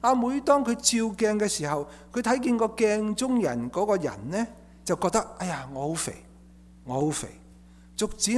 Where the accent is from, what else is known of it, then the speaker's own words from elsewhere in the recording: Hong Kong; 我父母那代，我在香港长大